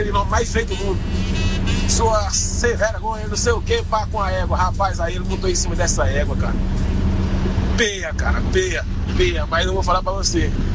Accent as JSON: {"language": "Portuguese", "region": "Pernambuco", "country": "Brazil", "moved": "yes", "lives_now": "São Paulo, Brazil", "said": "Sou lá do Pernambuco, mas tô morando aqui em São Paulo hoje em dia."}